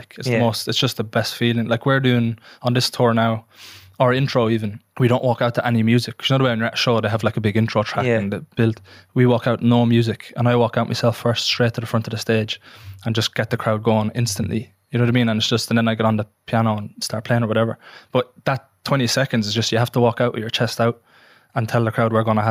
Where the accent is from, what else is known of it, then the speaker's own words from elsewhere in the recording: Athy, Leinster, Ireland; I grew up in Athy, in a council estate called Clamullion, which I hold very, very dear to my heart.